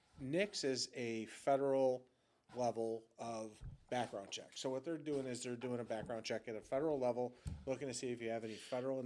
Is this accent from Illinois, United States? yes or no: yes; Cicero, Illinois, United States; I'm from Cicero. I'll call it out.